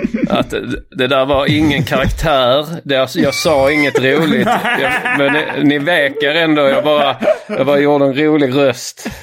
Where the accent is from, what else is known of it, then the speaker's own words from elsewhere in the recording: Trelleborg, Skåne, Sweden; Jag har varit på lite semester i min hemstad, eller min ungdomsstad Trelleborg. Min ungdom och barn, min uppväxtstad.